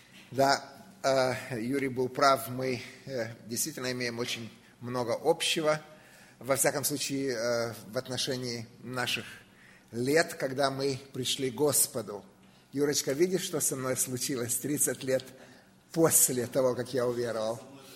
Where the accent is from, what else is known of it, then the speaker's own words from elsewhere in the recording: Kyiv, Ukraine; now in United States; Моя мама из Киева, мы родились и выросли в Киеве.